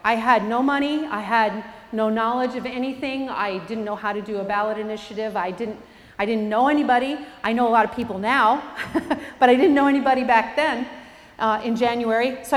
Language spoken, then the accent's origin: English; Chico, California, United States; I'm a grandmother from Chico, which is a small town north of Sacramento. I've lived there for 34 years.